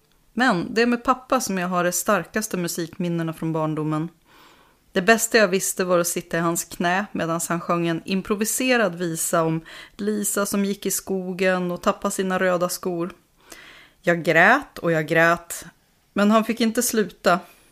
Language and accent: Swedish; Örnsköldsvik, Västernorrland County, Sweden; Vi tänkte berätta om vår uppväxt i Övik